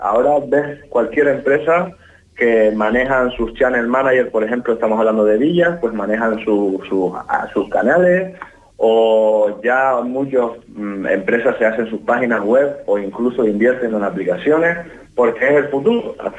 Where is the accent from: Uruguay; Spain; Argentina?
Spain; Canary Islands; yo soy aquí, soy majorero.